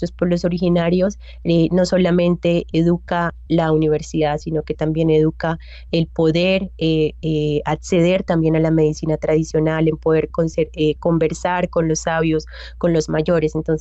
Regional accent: Mutatá, Antioquia, Colombia; regresé nuevamente a mi pueblo, al Urabá antioqueño. Yo soy de Mutatá, pero estuve trabajando mucho tiempo en Chigorodó.

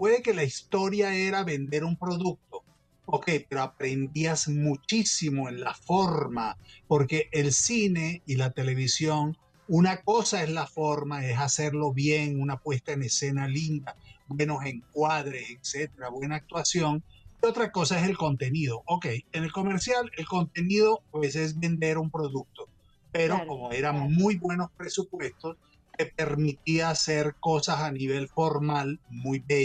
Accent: Colombia; also born or lived in Panama / Italy / Venezuela; nací en Panamá, yo he vivido en Italia, he vivido un poco de lado, Venezuela, pero yo soy colombiano, ¿eh?

